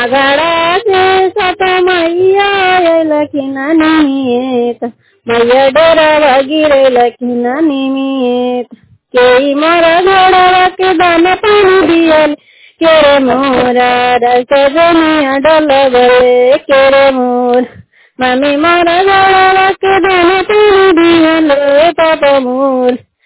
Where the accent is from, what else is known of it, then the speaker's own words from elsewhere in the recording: Harnaut, Bihar, India; थाना हरनौत जिला लंदा के रहने वाली हूँ।